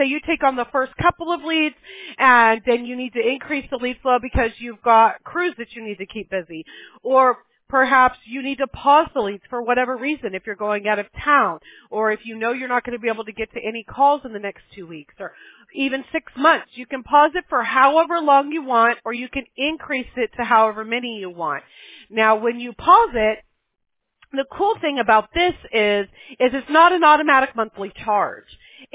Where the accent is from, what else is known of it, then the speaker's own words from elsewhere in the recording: the South, United States; born there; I was born in the Bible Belt, so you're preaching to the choir here.